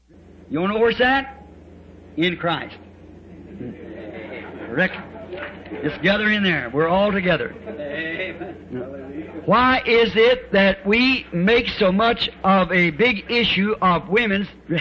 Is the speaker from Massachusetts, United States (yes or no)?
no; Kentucky, United States; born there